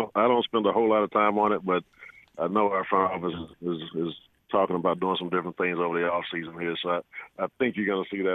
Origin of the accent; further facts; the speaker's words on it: Mobile, Alabama, United States; which just happens to be down in my hometown in Mobile.